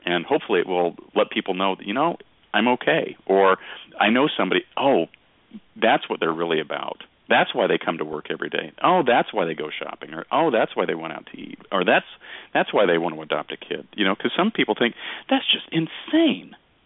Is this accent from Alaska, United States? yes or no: no; Salem, Oregon, United States; when I was growing up in Salem, Oregon, 100 years ago